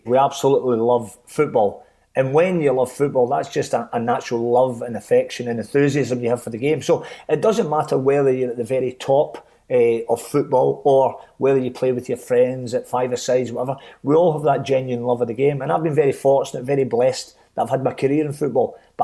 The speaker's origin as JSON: {"language": "English", "town": "Glasgow", "region": "Scotland", "country": "United Kingdom", "said": "And being a Glaswegian, when we're in amongst each other, we speak very quickly, as you know."}